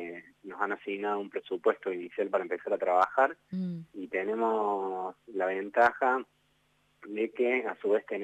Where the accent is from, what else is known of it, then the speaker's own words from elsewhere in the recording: Río Cuarto, Córdoba, Argentina; Soy de Río Cuarto. Y me fui, mi primer destino fue Formosa y no volví más.